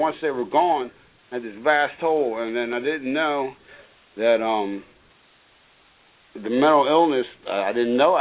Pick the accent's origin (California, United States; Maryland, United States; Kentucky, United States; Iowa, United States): Maryland, United States; Well, like Barry, I came from Baltimore County, in almost like identical situation.